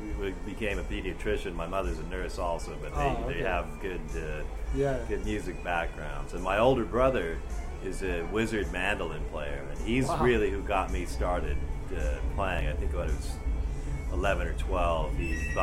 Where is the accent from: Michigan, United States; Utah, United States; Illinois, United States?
Utah, United States; Well, I grew up in Utah in the States, and I always loved music from an early age.